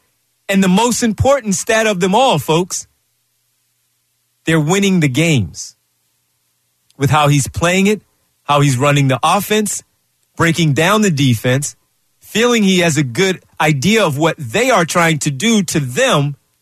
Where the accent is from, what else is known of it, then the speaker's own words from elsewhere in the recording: Philadelphia, Pennsylvania, United States; Growing up in West Philadelphia, it was always a thing. In my neighborhood, it was always a thing in my family